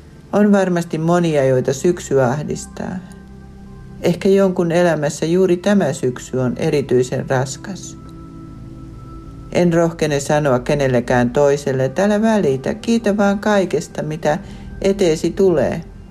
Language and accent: Finnish; Lapland, Finland; born there; Johtuneeko siitä, että olen syntynyt Lapissa syksyllä, kun ruska saa luonnon hehkumaan kauneimmillaan?